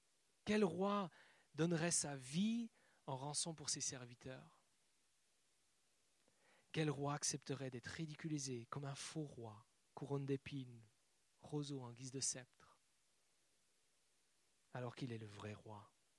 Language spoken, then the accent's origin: French; Switzerland; J'ai vécu mon enfance en Suisse